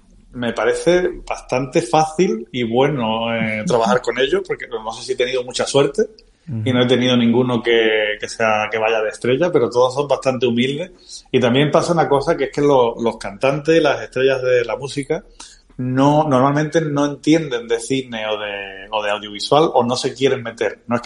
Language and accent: Spanish; Algeciras, Andalusia, Spain; como yo soy de Algeciras, de Cádiz, siempre ha sido un mito muy cercano a mí.